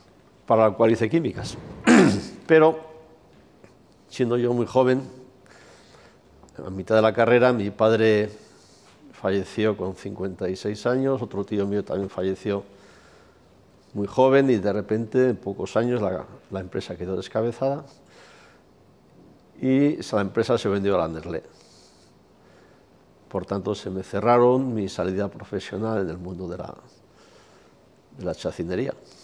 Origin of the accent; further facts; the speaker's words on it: Cantimpalos, Castile and León, Spain; born there; Yo nací en Cantimpalos, en un pueblecito de Segovia, que se dedica a todo el pueblo al mundo del embutido. Y mi familia tenía una gran empresa de embutidos.